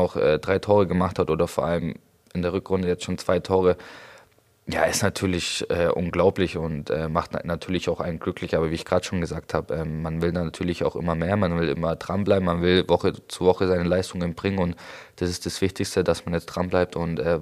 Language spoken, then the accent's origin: German; Königsbrunn, Bavaria, Germany; also born or lived in Augsburg; Genau, Königsbrunn komme ich, also geboren in Augsburg, meine Eltern wohnen auch noch in Königsbrunn, das ist da gleich, also da komme ich her, genau.